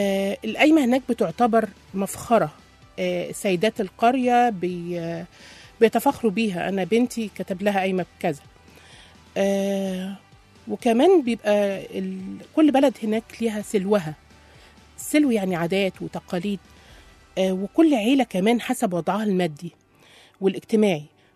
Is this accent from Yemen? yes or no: no; Egypt; طبعا أنا كست مصرية أصيلة